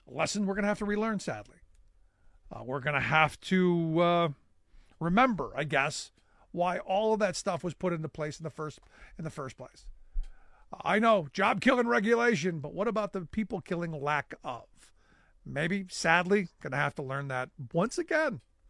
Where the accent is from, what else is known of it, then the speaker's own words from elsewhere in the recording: Cleveland, Ohio, United States; And look, Cleveland is, you know, and I say, look, my hometown of Cleveland gets a bad rap.